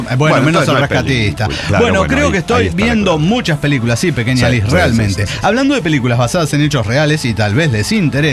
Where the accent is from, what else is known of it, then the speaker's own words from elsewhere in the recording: Córdoba, Argentina; Soy de Córdoba, gente.